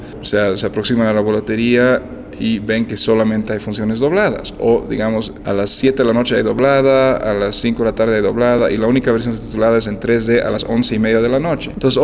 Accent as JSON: {"language": "Spanish", "country": "United States", "second_language": "Spanish", "said": "yo prefiero ver películas en inglés porque soy americano"}